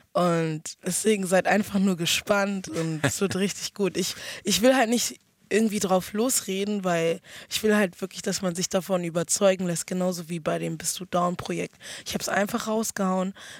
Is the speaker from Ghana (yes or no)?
yes; Ghana; Ich komme aus Ghana, vergessen wir das nicht.